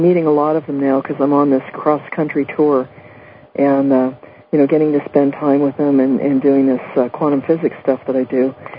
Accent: San Francisco, California, United States; Well, you know, I'm from San Francisco.

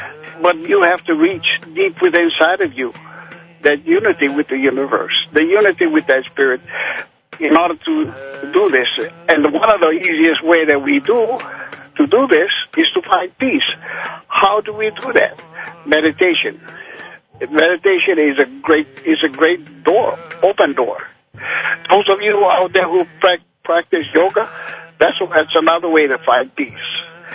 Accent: Hawaii, United States; I grew up on the Big Island of Hawaii, where like all people of spirituality, grow up learning the basics of all things with nature.

